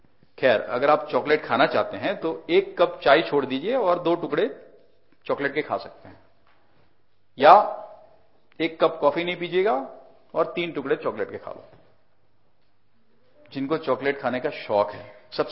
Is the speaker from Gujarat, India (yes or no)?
yes; Gujarat, India; मैं गुजरात में रहता हूं, मैं गुजरात से हूं वैसे इस जन्म में